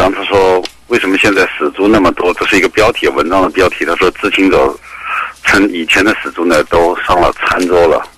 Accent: Shanghai, China; 我记得小时候那个黄浦江的水是很干净的，我就是喝黄浦江的水长大的，就在黄浦江边上嘛。

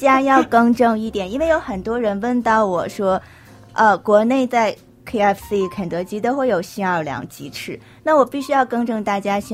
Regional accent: Hebei, China; 哦，我是河北人。

